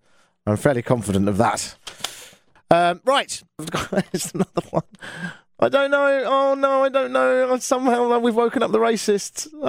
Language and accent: English; South East England, United Kingdom; I was born in East Sussex, England. Hey, that's where I'm from.